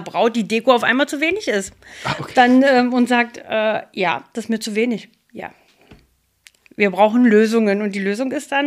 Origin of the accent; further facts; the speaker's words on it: Magdeburg, Saxony-Anhalt, Germany; also born or lived in Wolfsburg; Ja, also ich habe meine Lehre ganz normal in Magdeburg, in meiner Heimatstadt, absolviert.